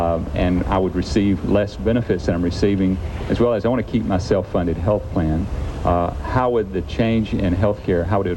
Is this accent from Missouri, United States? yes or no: yes; Springfield, Missouri, United States; I'm from Springfield, Missouri.